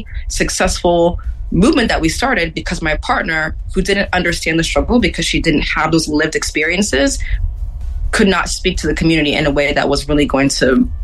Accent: Ghana; I'm a Ghanaian woman, and I did my senior project on the Holocaust

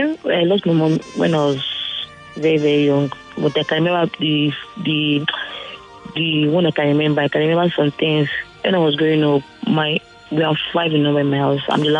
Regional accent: Australia; I'm from Australia, and I'm good.

